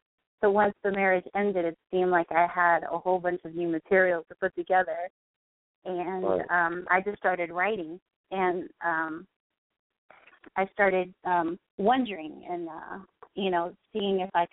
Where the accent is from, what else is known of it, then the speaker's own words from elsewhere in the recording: Los Angeles, California, United States; Born and raised in Los Angeles. I moved just north of Hollywood when I was four years old, and this is where I've been ever since. So I'm a native L.A. Cali girl.